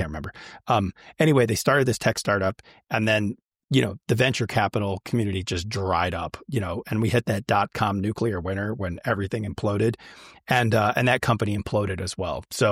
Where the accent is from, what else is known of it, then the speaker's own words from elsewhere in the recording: Detroit, Michigan, United States; also born or lived in Boston; And so I started in the north. I grew up in Detroit. You know, that's where I got all the manufacturing experience. And then went to school out east in Boston